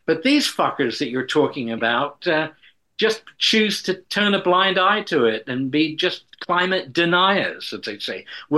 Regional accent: England, United Kingdom; as a child growing up in England in the 1950s, the 50s is a big decade for Westerns.

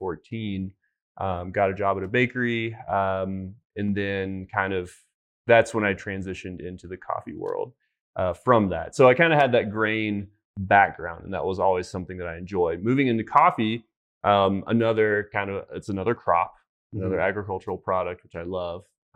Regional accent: Kentucky, United States; So I'm from Kentucky, and growing up there, they actually produce a little whiskey.

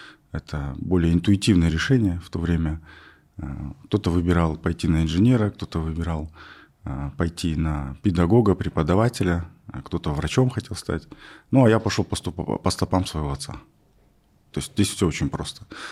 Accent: Rudny, Kostanay Region, Kazakhstan; Родом я из Кустанайской области, город Рудный. Учился в средней казахской школе

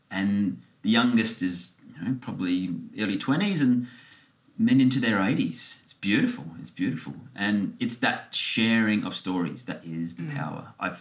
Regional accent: Adelaide, South Australia, Australia; I grew up in Adelaide, in the western suburbs, with loving family, two older sisters

